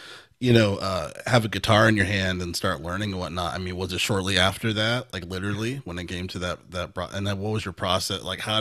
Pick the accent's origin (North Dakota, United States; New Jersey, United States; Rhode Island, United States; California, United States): California, United States; Redlands; taking it back to the roots of growing up in one of my hometown, Redlands, California